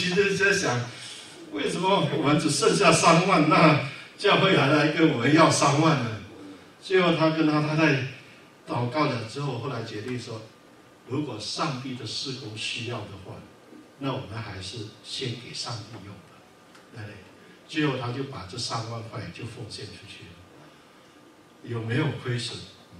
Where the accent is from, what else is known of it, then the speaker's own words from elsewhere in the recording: China; 我们中国人有一句话说什么？最多三次，对不对？